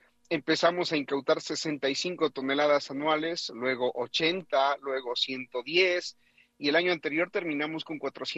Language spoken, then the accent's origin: Spanish; Ecuador; lamentablemente para mi país, porque como ecuatoriano me duele profundamente